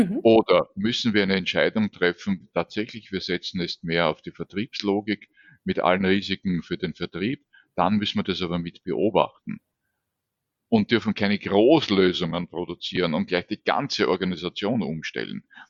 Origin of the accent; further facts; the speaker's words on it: Vienna, Austria; Und das Denken in Konjunktiven, da geht es mir natürlich als Wiener leichter. Wiener denken ja nur in Konjunktiven.